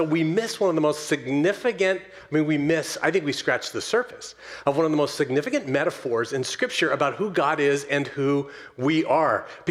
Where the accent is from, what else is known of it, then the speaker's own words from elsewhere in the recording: Oakland, California, United States; Like, I grew up in Oakland. I didn't see a sheep.